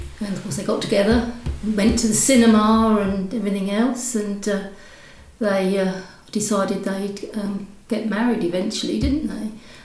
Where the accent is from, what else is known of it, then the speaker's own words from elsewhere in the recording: Maldon, East of England, United Kingdom; So I grew up in Maldon, went and did all the things, same as you did, really.